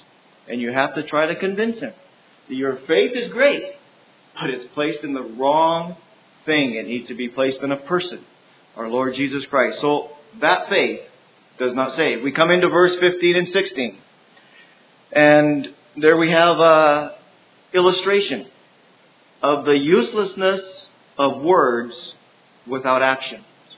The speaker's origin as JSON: {"language": "English", "country": "El Salvador", "tie": "born or raised there", "said": "trying to learn Spanish language, even though I was raised in El Salvador, I struggle with it."}